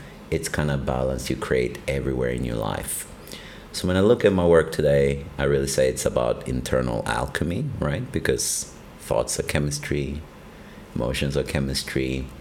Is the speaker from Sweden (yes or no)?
yes; Sweden; So I'm originally from Sweden